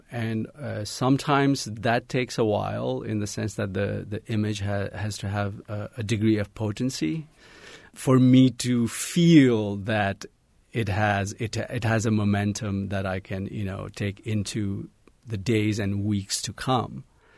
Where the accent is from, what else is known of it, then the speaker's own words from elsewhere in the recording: Kathmandu, Bagmati, Nepal; the home where I grew up in Kathmandu was just a block away from the palace. And when I was a teenager, I used to pass by the palace